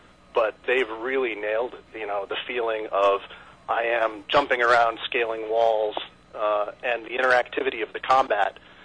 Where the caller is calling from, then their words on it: Pennsylvania, United States; Pennsylvania.